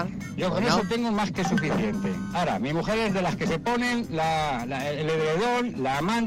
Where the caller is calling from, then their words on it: Madrid, Community of Madrid, Spain; de Madrid